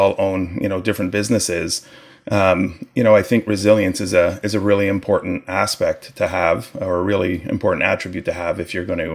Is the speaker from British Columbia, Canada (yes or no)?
no; Quebec, Canada; now in Ontario, Canada; I currently live in Ontario, Canada, but I grew up in Quebec in the 70s, right around the time when English was outlawed, which was kind of tough on a family of English speakers.